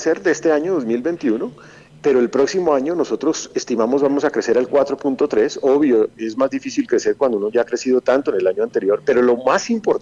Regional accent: Colombia; Y eso es una demostración de cuán fuertes somos los colombianos

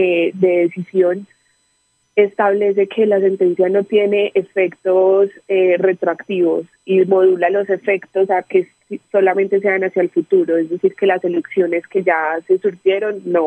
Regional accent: Carmen de Atrato, Chocó, Colombia; also born or lived in Ciudad Bolívar; realmente vivo en el Carmen de Atrato desde hace 27 años. Nací en Ciudad Bolívar, Antioquia, que es un municipio al lado, pero por un accidente del tiempo. Pero soy oriunda del Carmen de Atrato. Es un municipio, el municipio más frío del Chocó

